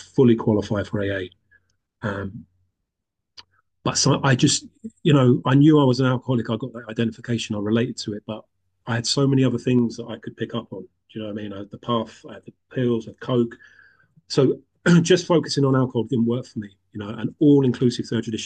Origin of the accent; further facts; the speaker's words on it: London, United Kingdom; And I'm from the Irish community in North London.